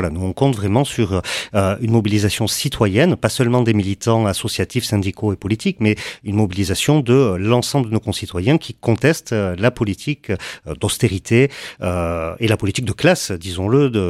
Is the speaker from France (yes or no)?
yes; Orthez, Nouvelle-Aquitaine, France; je suis originaire du sud-ouest des Pyrénées-Atlantiques, plus précisément d'une ville de 10 000 habitants qui s'appelle Orthès